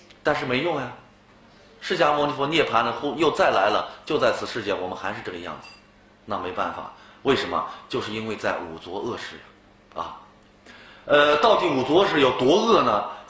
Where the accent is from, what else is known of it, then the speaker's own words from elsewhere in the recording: Beijing, China; accent: Beijing dialect; 我们北京话叫什么，搂了一眼嘛